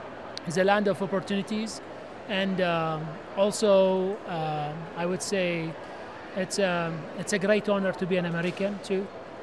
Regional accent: Iraq; English is a second language; moved away as an adult; I'm Reem's husband. I also came from Iraq.

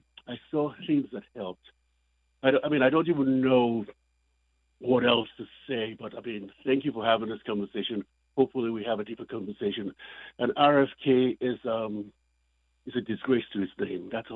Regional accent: Nigeria; now in United States; as a Nigerian, I remember standing in line to get a polio vaccine

